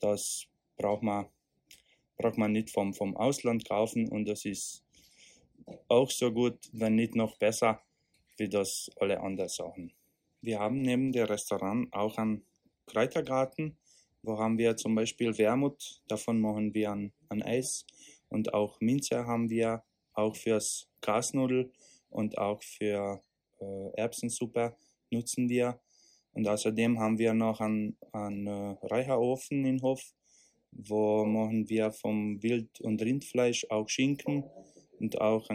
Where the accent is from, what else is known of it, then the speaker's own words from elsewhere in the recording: Hungary; German is a second language; now in Germany; Ich komme aus Ungarn, bin ich seit 2 Jahren in Restaurant Einka als Küchenchef.